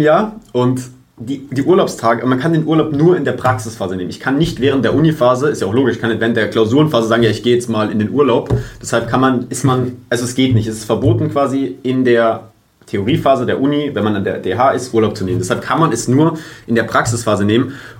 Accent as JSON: {"language": "German", "town": "Sandhausen", "region": "Baden-Württemberg", "country": "Germany", "said": "ich komme aus Sandhausen"}